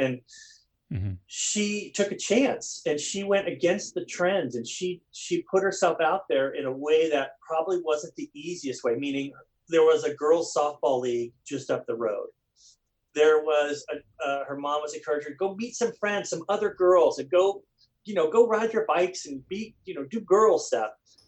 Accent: California, United States; I know it sounds, I'm from California, woo!

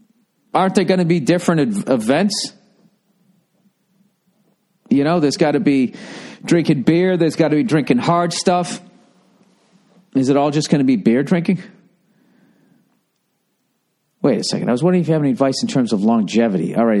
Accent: Canada; Okay, I'm a Canadian.

